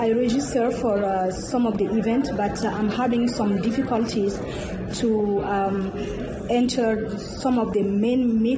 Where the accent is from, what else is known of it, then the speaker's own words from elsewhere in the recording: Mali; I'm from Mali, West Africa.